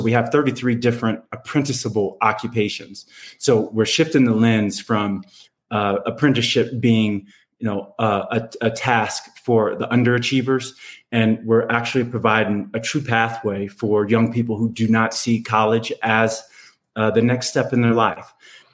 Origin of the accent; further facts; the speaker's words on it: Blue Springs, Missouri, United States; now in Boulder, United States; That I brought a chapter to my hometown in Blue Springs, Missouri.